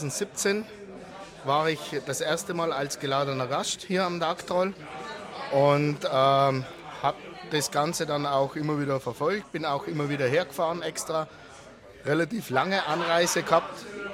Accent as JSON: {"language": "German", "region": "Trentino-Alto Adige", "country": "Italy", "lives_now": "Germany", "said": "bin aus Italien, Südtirol."}